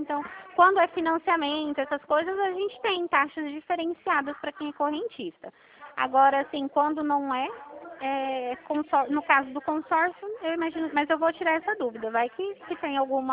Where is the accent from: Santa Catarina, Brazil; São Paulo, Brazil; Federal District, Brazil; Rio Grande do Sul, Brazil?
São Paulo, Brazil; Dracena; É 18, meu DDD. Eu sou de Dracena.